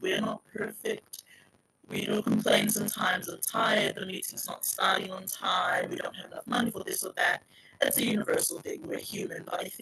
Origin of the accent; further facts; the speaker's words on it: Samoa; One thing I learned growing up in Samoa, which I know is what has been drawn on by our people on that side of the island